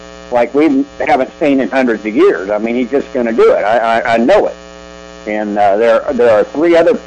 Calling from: Independence, Missouri, United States; Middle of the country, suburb of Kansas City, Independence, Missouri.

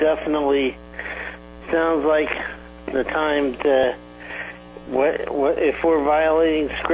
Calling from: California, United States; I'm calling from California, the evil state, the socialist state.

